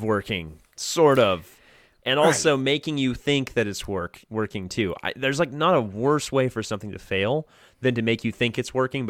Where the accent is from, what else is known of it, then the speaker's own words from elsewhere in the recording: United States; as an American, that sounds like government to me, which means like it's bad.